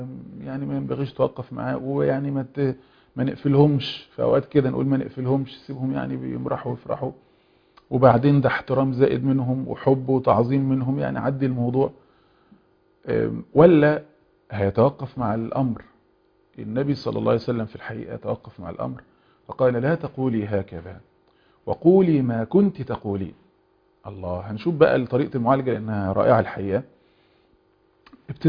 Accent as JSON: {"language": "Arabic", "country": "Egypt", "said": "زي مثلا اللي عندنا في مصر كان اسمه الحنة بيبقى ليلة مثلا الفرح"}